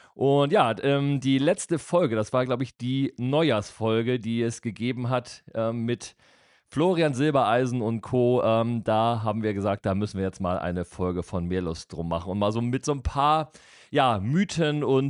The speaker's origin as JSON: {"language": "German", "town": "Kiel", "region": "Schleswig-Holstein", "country": "Germany", "tie": "born or raised there", "said": "meiner Heimatstadt in Kiel"}